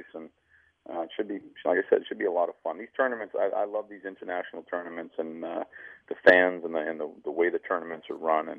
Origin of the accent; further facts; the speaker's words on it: United States; I mean, I'm growing up in the States